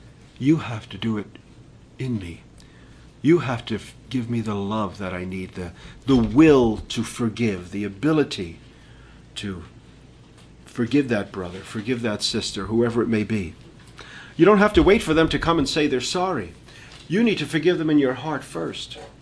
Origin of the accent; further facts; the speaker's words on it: Long Island, New York, United States; When I grew up on Long Island, we didn't lock our doors. Now in Brooklyn, we bolt them closed and hammer them.